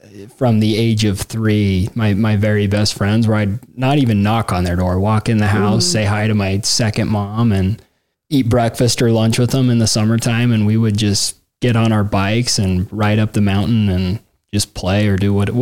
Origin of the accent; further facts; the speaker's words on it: North Ogden, Utah, United States; Well, I grew up here in North Ogden, Utah. My family is all from around here.